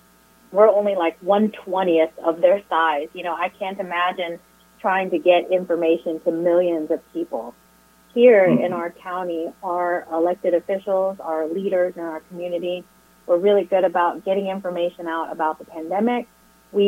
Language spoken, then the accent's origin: English; Palacios, Texas, United States; I grew up in Palacios, which our demographic of Vietnamese people or Asian people is higher in Palacios than it is everywhere else in the county.